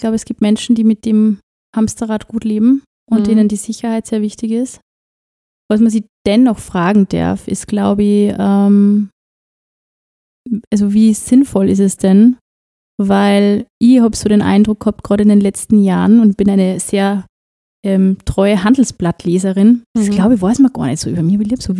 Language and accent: German; Upper Austria, Austria; ich bin aus Oberösterreich